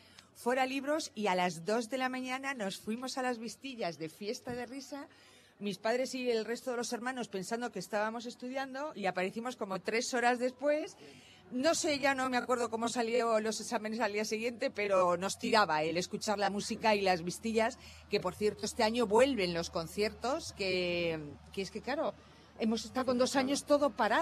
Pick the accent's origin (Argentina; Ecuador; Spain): Spain; Madrid, Community of Madrid; Mi padre es de Cazorla, de Jaén, y mi madre es de Toledo. Así que gata no soy, pero bueno, yo soy madrileña.